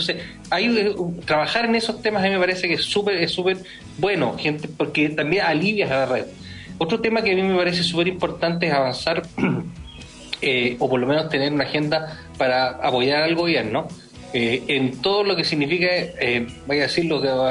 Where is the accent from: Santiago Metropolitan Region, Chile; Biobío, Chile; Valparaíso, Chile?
Santiago Metropolitan Region, Chile; Colina; Yo vengo de Colina, que Colina es bastante verde, es más agrícola